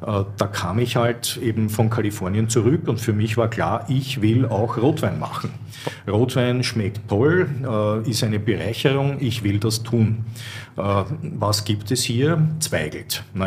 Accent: Vienna, Austria; ich als Wiener

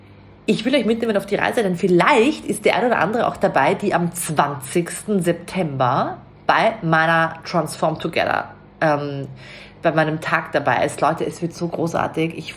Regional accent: Austria; weil ich ja Österreicherin bin

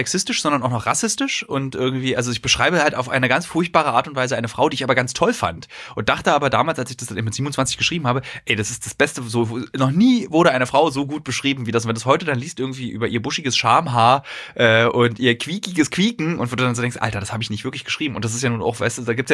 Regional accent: Berlin, Germany; also als Berliner war das noch nie so

